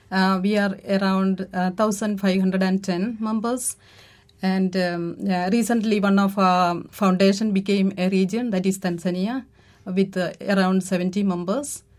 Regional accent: India; English is a second language; now in Rome, Italy; I am coming from India.

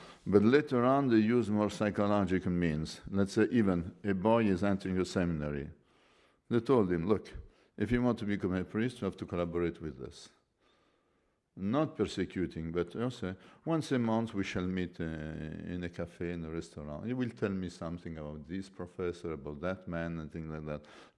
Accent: Vilnius, Vilnius County, Lithuania; I am from Vilnius

